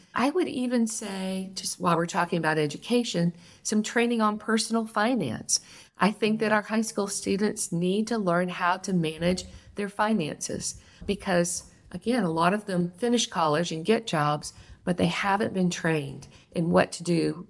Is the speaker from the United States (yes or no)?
yes; Beaufort, United States; Born and raised in Beaufort, educated, but there was not a job that was suitable for my husband and I after we were trained in college.